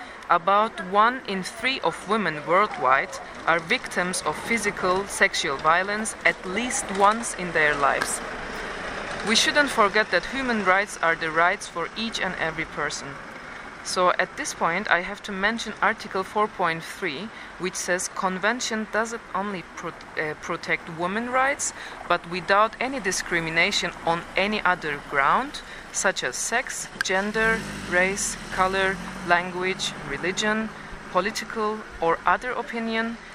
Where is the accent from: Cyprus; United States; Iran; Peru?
Cyprus; also born or lived in Istanbul; Actually I am from Cyprus, but I've studied in Turkey and lived in Istanbul 11 years.